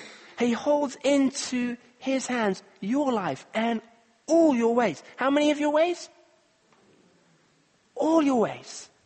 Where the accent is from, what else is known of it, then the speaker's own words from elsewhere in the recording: Kenya; It was a guy called Dennis Tongoy, a Kenyan man. I grew up in Kenya.